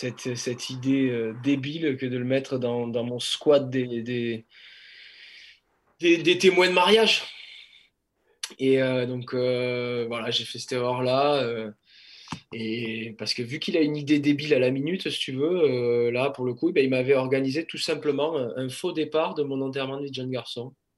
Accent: Pyrenees, France; also born or lived in Pamiers; j'arrive à Mont-de-Marsan, j'ai 10 ans. J'avais vécu un peu à Pamiers, je suis natif des Pyrénées. Mon père a été amené à bouger.

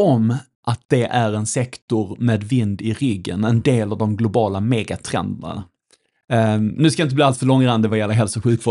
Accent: Skåne, Sweden; Jag är en skåning i förskingringen. Som du sa, reser väldigt mycket. Bor i Stockholm och Skåne och en hel del på olika platser.

